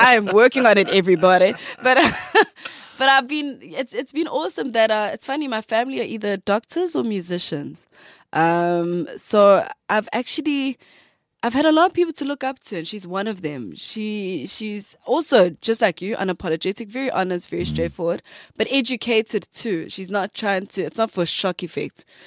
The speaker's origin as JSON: {"language": "English", "town": "Durban", "region": "KwaZulu-Natal", "country": "South Africa", "tie": "born or raised there", "said": "I'm from Durban North."}